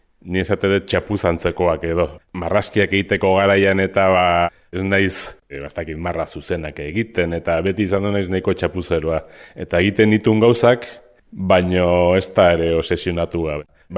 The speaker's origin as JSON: {"language": "Basque", "town": "Hernani", "region": "Basque Country", "country": "Spain", "said": "Hernanikoa naiz eta Hernanin bizi naiz."}